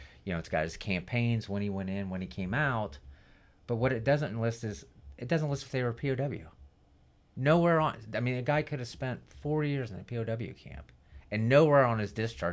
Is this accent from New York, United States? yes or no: yes; New York, United States; born there; Well, I was born in New York.